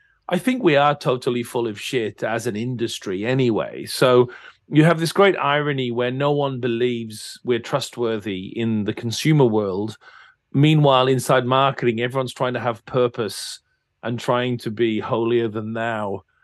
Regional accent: England, United Kingdom; Yeah, I'm English.

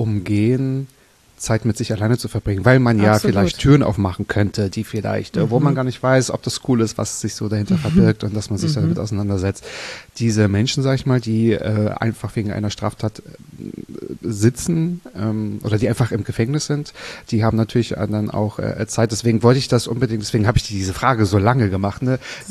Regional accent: Mecklenburg-Vorpommern, Germany; Ich glaube, dein erstes Konzert war in Neustrelitz, in Mecklenburg-Vorpommern. Mein Heimatbundesland

